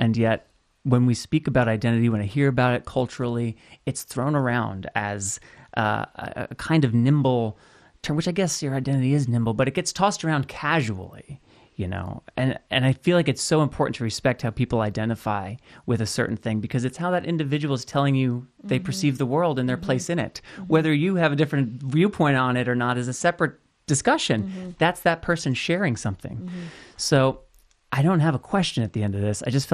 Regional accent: Colorado, United States; now in Los Angeles, United States; Like, I'm from Colorado, but, you know, now I live here.

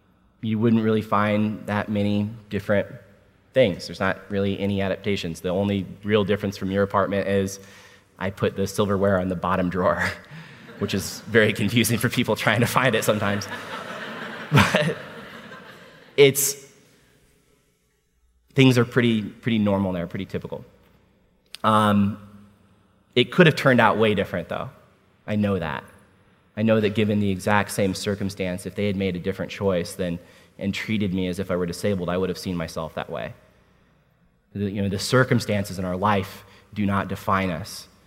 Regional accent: Washington, District of Columbia, United States; born there; I was born at Walter Reed Army Medical

